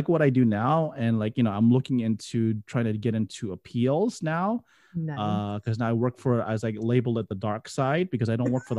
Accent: Florida, United States; now in Central Florida, United States; I moved up here to Central Florida, because I'm originally from South Florida.

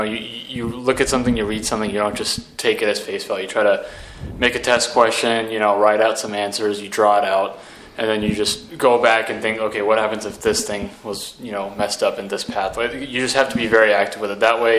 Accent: San Jose, California, United States; I'm from San Jose, California.

